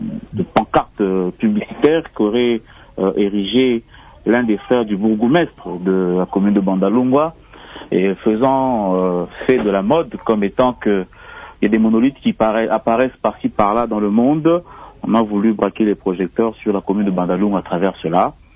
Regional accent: Kinshasa, DR Congo; Chez nous, à Kinshasa, à ces heures-là, il n'y a pas forte circulation

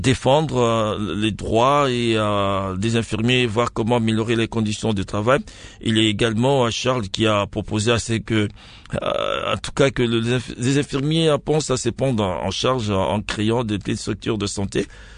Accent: Beni, North Kivu, DR Congo; Et ici chez nous à Béni

